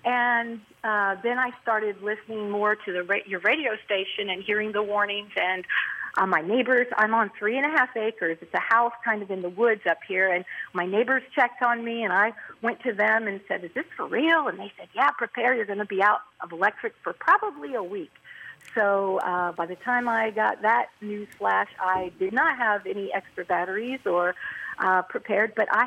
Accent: Miami, Florida, United States; I'm from Miami, and I live in Miami Beach, Aventura area, which is North Miami Beach.

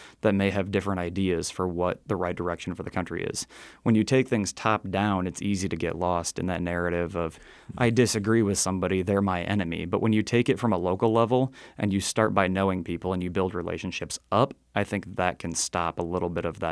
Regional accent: Eldridge, Iowa, United States; I am very good friends with, in my hometown of Eldridge, some of the local reporters in Eldridge.

